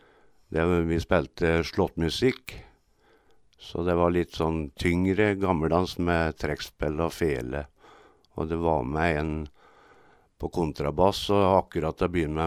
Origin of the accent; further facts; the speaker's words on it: Alvdal, Innlandet, Norway; now in Hamar, Norway; Ja, jeg bor på Hamar, men jeg er opprinnelig fra Alvdal, oppe i Nord-Østerdalen.